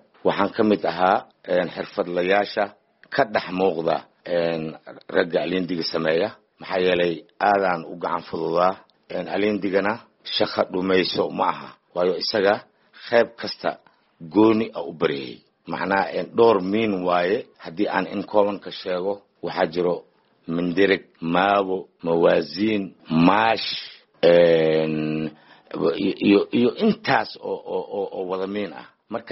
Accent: Jilib Marka, Lower Shabelle, Somalia; born there; Aniga waxaan ku dhashay Jilib Marka oo 3 meel badka ah, 1 meelna berika ah.

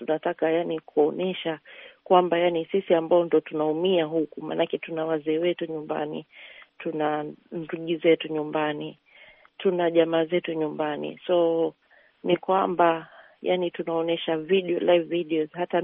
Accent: Coast, Kenya; mimi natoka Pwani

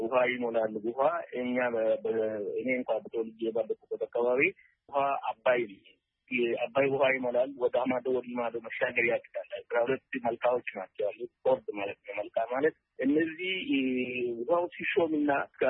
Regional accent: Oda Buluq, Oromia, Ethiopia; አሁን ለምሳሌ እኔ ተወልጄ ባደኩበት በኦዳ ብሉቅ አካባቢ ኢሬቻ ይከበራል።

